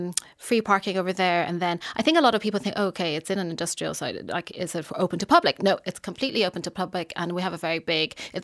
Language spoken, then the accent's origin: English; Dublin, Leinster, Ireland; Yes. So I grew up in Dublin. Yeah. And so my parents moved here like 40 something years ago now.